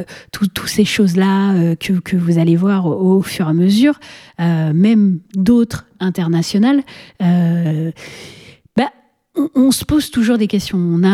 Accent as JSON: {"language": "French", "country": "France", "said": "parce que voilà, hein, on est français."}